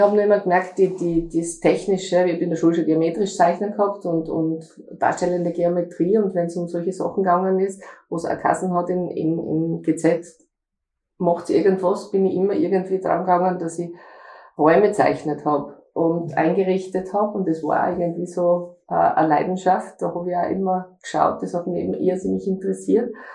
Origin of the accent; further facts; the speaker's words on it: Fürstenfeld, Styria, Austria; now in St. Veit an der Glan, Austria; Ich bin eine echte Fürstenfelderin. Durfte noch in Fürstenfeld im Krankenhaus geboren werden.